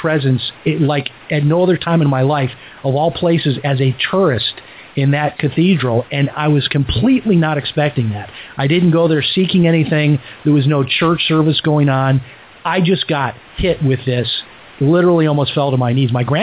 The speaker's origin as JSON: {"language": "English", "town": "Chicago", "region": "Illinois", "country": "United States", "tie": "born or raised there", "said": "because I grew up in Chicago, and almost everybody in my neighborhood, they were Catholic."}